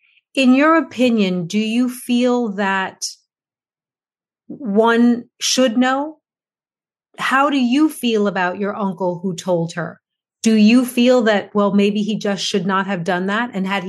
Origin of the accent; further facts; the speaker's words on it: United States; although I'm American, I'm going to try not to judge.